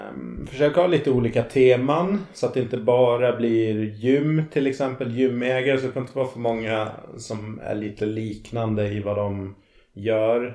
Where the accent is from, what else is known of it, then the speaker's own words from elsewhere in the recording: Gotland, Sweden; moved away as an adult; now in Stockholm, Sweden; Nej, jag är uppvuxen på Gotland och flyttade därifrån efter gymnasiet.